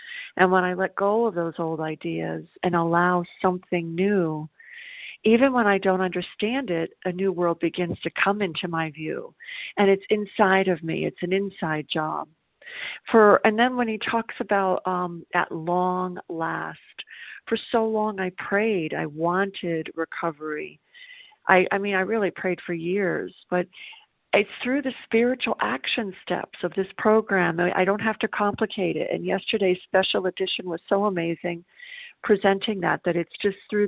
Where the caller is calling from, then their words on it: South Carolina, United States; and I'm calling from South Carolina.